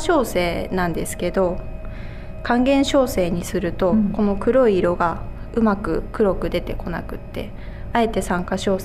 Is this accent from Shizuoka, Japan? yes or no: no; Tochigi, Japan; 出身は栃木なんですけど